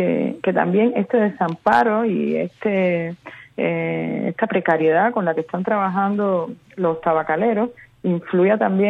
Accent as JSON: {"language": "Spanish", "country": "Cuba", "moved": "yes", "said": "Cuando yo salí de Cuba hace un año y medio"}